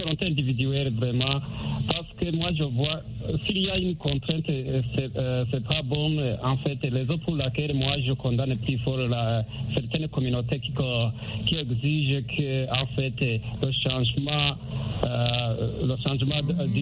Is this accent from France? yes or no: no; Burundi; Prenons par exemple ici, chez nous au Burundi